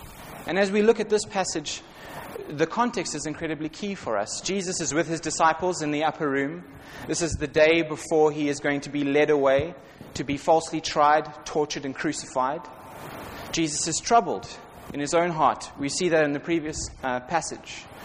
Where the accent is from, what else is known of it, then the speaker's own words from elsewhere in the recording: South Africa; now in Bournemouth, United Kingdom; by my accent, I'm not from Bournemouth. I'm from South Africa, so not New Zealand, all right? Not Australia, South Africa.